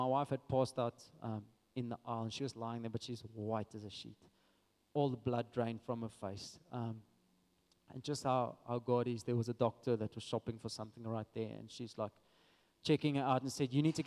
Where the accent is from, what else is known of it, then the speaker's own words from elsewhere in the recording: Western Cape, South Africa; I don't know Joburg. I mean, we're from the Western Cape.